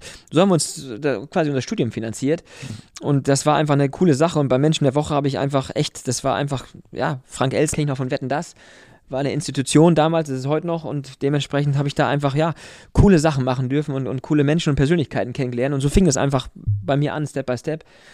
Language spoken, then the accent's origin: German; Lower Saxony, Germany; Und Dümmersee ist meine Heimat hier am Dümmer, kleinen Kreis Vechta.